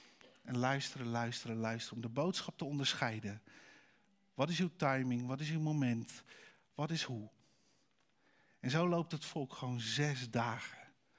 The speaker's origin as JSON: {"language": "Dutch", "country": "Netherlands", "said": "Weet je wel, denk ik dan als Hollander."}